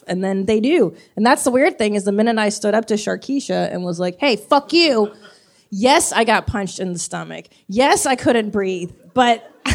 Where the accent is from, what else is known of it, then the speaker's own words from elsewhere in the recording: California, United States; I grew up in the Valley, 818.